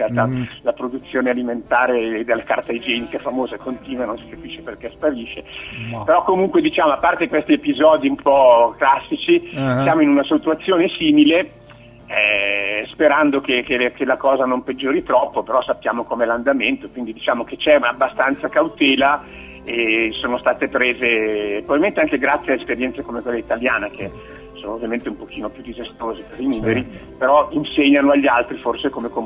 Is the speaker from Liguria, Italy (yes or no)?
no; Milan, Lombardy, Italy; io sono di Milano, quindi sono in zona